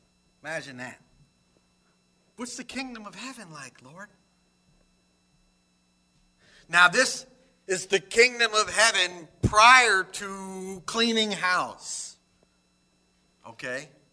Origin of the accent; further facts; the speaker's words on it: New Jersey, United States; I mean, I grew up in New Jersey, late 60s.